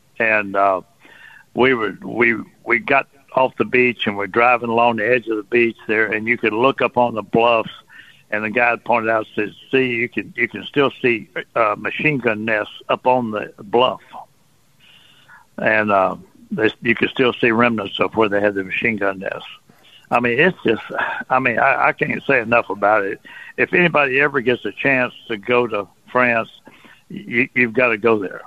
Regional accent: Port Arthur, Texas, United States; I grew up in Port Arthur, and you go down to Sabine Pass and Dick Dowling Monument area down there.

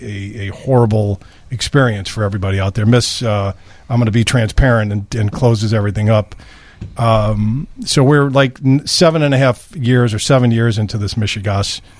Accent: Chicago, Illinois, United States; now in Northbrook, United States; When people say, where are you from? Mm-hmm. I say Chicago.

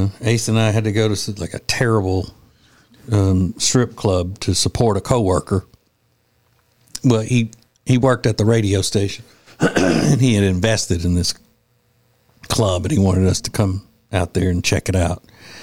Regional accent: Winfield, Louisiana, United States; where I grew up in Winfield, Louisiana.

